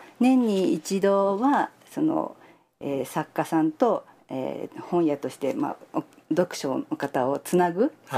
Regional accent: Tokyo, Japan; で、私は東京の出身なんですが、

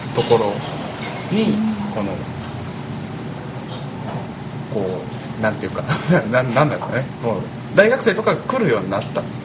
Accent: Hirakata, Osaka, Japan; 僕は出身育ちは枚方です。大阪の枚方。

